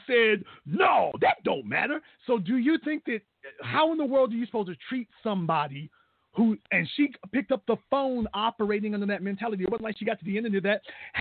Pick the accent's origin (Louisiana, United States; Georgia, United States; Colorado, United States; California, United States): Louisiana, United States; Shreveport; I'm from Shreveport. I do spend time in Shreveport, but I travel